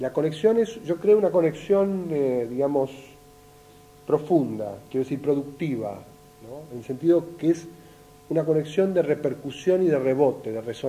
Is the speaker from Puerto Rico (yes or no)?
no; Argentina; ya no podremos jamás volver a esa idea completamente fantástica, supersticiosa de que somos un país europeo